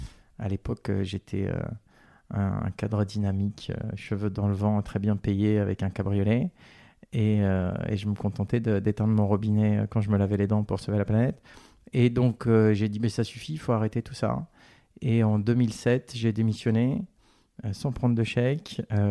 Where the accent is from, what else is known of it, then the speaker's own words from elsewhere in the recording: Aix-en-Provence, Provence-Alpes-Côte d'Azur, France; moved away as an adult; Je suis d'Aix-en-Provence, j'ai un peu moins de 50 ans, non on ne dit pas comme ça, donc j'ai 48